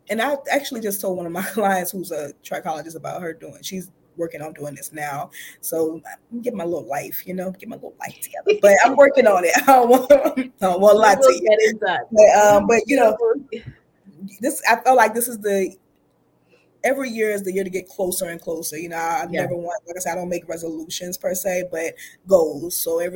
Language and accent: English; New Orleans, Louisiana, United States; I'm originally from New Orleans, so my plan is to be able to set up a little base there